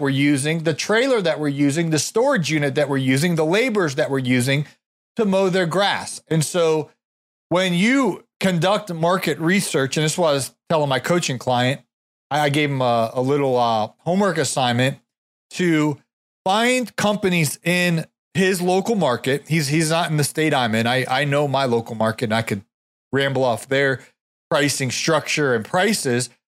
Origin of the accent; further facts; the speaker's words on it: Ohio, United States; I'm from the Big Ten, by the way. Born and raised in Ohio. Go Buckeyes.